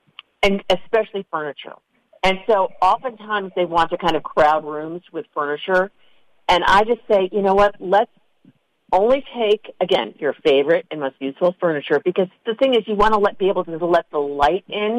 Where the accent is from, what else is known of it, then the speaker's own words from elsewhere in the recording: Buffalo, New York, United States; I grew up in Buffalo. She's still there.